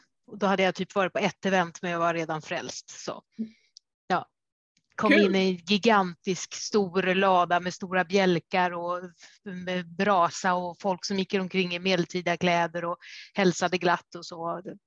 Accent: Stockholm, Stockholm County, Sweden; Jag kommer från Stockholm, eller Holmrike som föreningen heter i medeltiden.

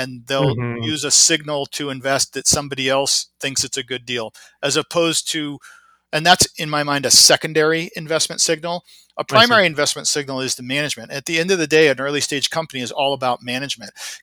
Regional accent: Seattle, Washington, United States; I'm from Seattle. I'm biased.

